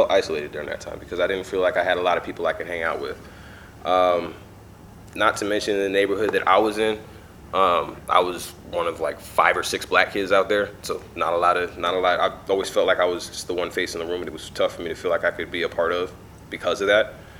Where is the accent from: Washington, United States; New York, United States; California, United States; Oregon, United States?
Washington, United States; Seattle; I grew up in Seattle. I was born in Philadelphia originally.